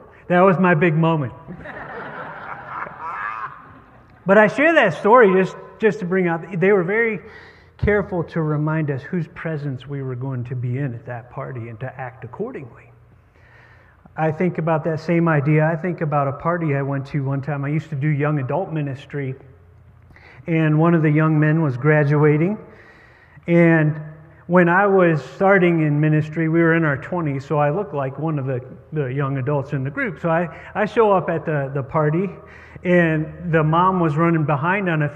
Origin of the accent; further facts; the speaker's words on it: Ohio, United States; also born or lived in Chicago; of you know Carolyn and I grew up in Ohio, but we lived in Chicago for a time.